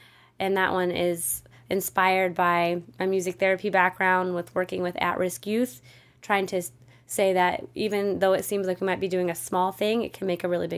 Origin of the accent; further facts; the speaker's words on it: Colorado, United States; I'm from Colorado, so I don't really know anything about the ocean.